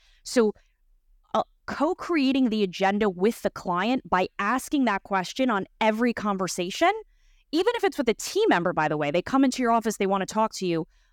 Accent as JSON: {"language": "English", "town": "New York City", "region": "New York", "country": "United States", "tie": "born or raised there", "said": "Come on, New York City, born and raised. Best city on earth."}